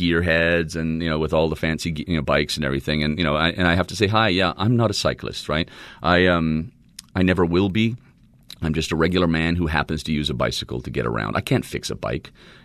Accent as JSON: {"language": "English", "town": "Fort McMurray", "region": "Alberta", "country": "Canada", "tie": "born there", "said": "And I was born in Canada, actually. I was born in the oil capital, Fort McMurray."}